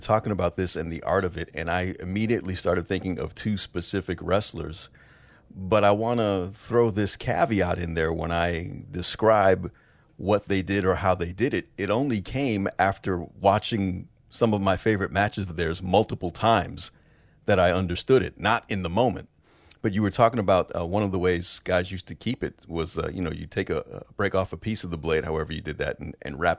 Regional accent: New York, United States; especially since I grew up in New York in the WWF back in the day

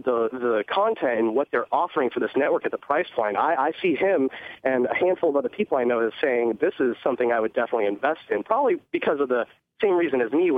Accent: Florida, United States; like, I'm from Florida, and growing up my mom told me stories about seeing Dusty Rhodes live in like my hometown and all throughout Florida

